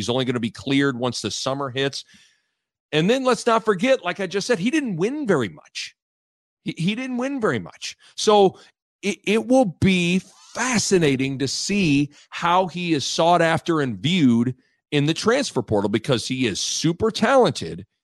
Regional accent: Lincoln, Nebraska, United States; When I transferred, I went to Creighton, hour from where I grew up in Lincoln.

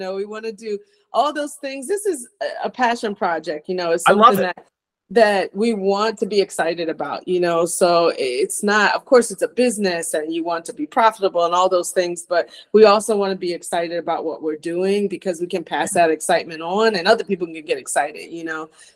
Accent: New Jersey, United States; So I'm born and raised in South Jersey, right outside of Philadelphia.

